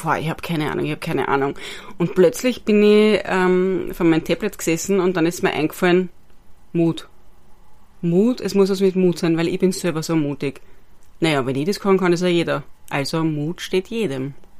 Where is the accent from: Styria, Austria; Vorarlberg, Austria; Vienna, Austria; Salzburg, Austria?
Styria, Austria; moved away as an adult; ich bin dann aber mit 21, 20 war ich noch, einfach nach Wien gegangen, weil ich bin gebürtige Steirerin